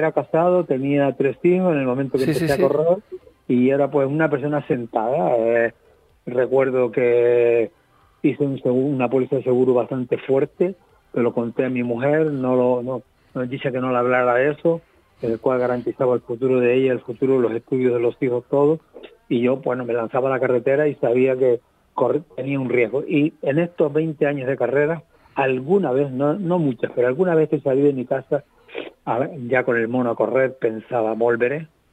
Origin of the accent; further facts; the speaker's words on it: Canary Islands, Spain; Gran Canaria para mí, pues bueno, está mi familia, está todo, mis hijos ahí. Yo soy palmero, me crié en García, pero bueno, nací en Gran Canaria y ahí se la pasé.